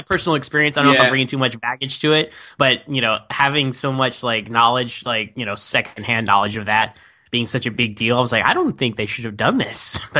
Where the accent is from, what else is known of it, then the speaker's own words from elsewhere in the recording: Texas, United States; So for me personally, like, so I'm from Texas, America, right?